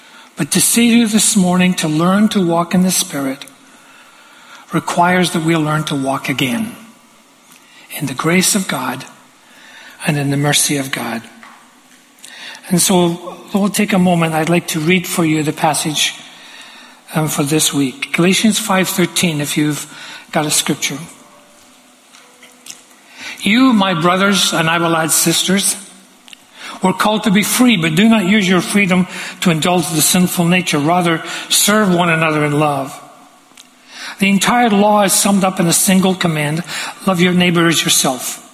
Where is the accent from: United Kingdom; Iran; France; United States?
United Kingdom; Glasgow, Scotland; When I was around 5, growing up in Glasgow, I suffered the normal range of children's diseases.